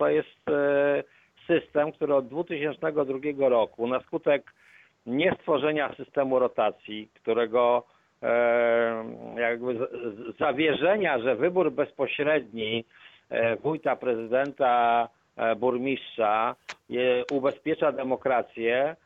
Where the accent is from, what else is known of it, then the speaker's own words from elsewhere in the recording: Gdańsk, Pomeranian Voivodeship, Poland; zresztą ja też z Gdańska.